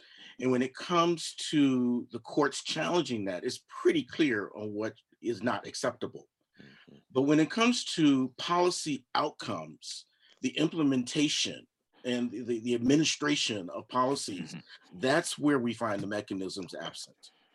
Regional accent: Los Angeles, California, United States; because I grew up out in Los Angeles.

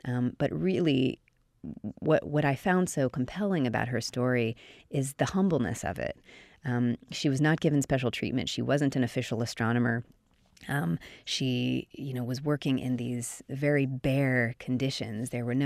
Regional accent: Decatur, Georgia, United States; I grew up in Decatur, Georgia, went to Decatur High School and Emory University. So I have deep, deep roots in Atlanta.

